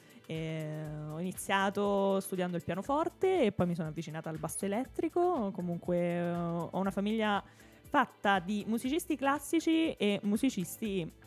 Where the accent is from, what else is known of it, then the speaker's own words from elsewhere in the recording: Rome, Lazio, Italy; io sono di Roma